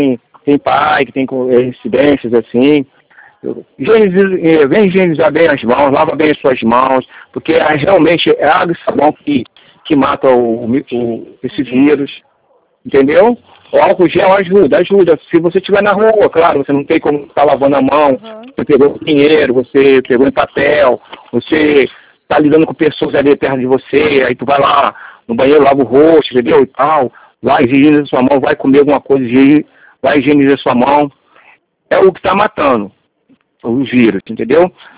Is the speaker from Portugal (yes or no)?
no; Rio de Janeiro, Brazil; Imagina, eu sou do Rio.